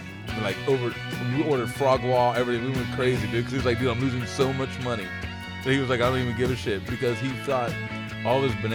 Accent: Ohio, United States; But aside from that, when I grew up in Ohio

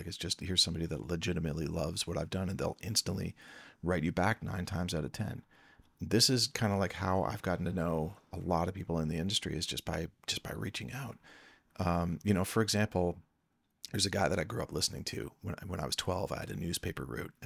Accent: Peterborough, Ontario, Canada; I grew up in Peterborough, Ontario, Canada.

